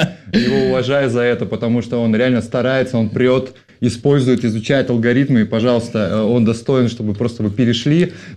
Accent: Perm, Perm Krai, Russia; now in Saint Petersburg, Russia; еще я из бедной семьи, мы переехали из Перми с мамой, и я увидел Петербург, мы поселились, то есть мы жили в Перми, в самом дальнем районе, дальше только Китай

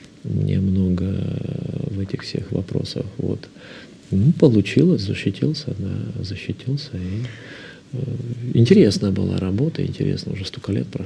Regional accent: Lithuania; в Литве у себя вот на малой родине я и так являюсь доктором наук

